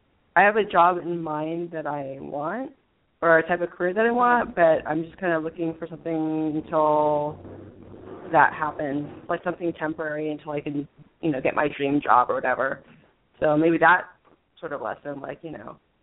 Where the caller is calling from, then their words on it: California, United States; Hi. Hello. … I'm calling from California.